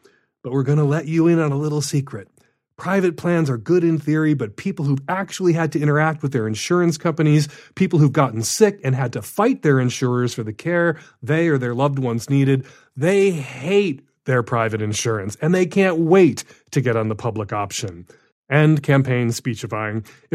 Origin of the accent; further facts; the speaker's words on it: Seattle, Washington, United States; my hometown newspaper, Seattle's only newspaper, The Stranger, has a pot columnist because of course we do.